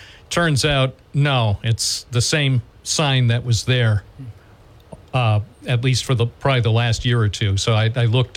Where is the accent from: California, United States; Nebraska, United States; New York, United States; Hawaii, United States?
New York, United States; Endwell; I was growing up in Endwell, and my big dream was to go to the big city, Binghamton.